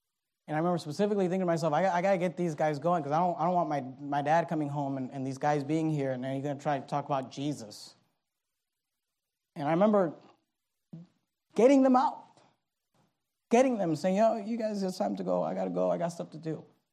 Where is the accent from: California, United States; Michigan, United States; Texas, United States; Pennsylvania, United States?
California, United States; Hayward; When I was 13 years old, we moved. I grew up in Hayward, California. We moved to San Leandro, California.